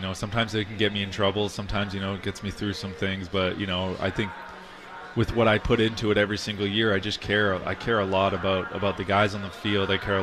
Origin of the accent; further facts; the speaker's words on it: Philadelphia, Pennsylvania, United States; But, you know, I think growing up in Philly or coming up with Philly was really interesting.